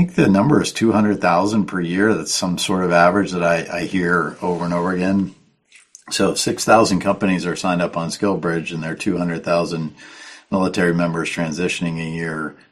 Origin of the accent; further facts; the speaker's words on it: Northeast, United States; I'm just going to say it like it is. I'm from the Northeast, right?